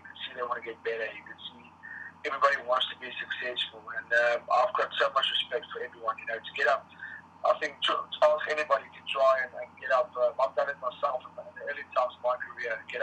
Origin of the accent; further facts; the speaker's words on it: Namibia; Yeah, you know, I grew up in Namibia, you know, I'm from Namibia. Through and through.